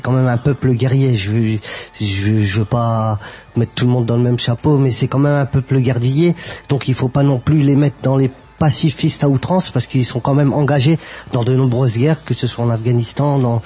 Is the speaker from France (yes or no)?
yes; France; born there; Moi, je suis né en France, même si … je suis né en France.